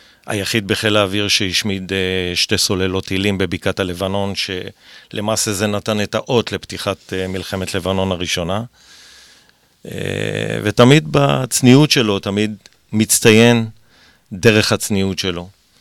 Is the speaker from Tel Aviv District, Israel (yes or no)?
yes; Tel Aviv, Tel Aviv District, Israel; born there; נולדתי בקריית שלום, אז מעבר לכביש זה בית ספר הולץ, שעד היום אני בקשר עם הבית ספר הזה.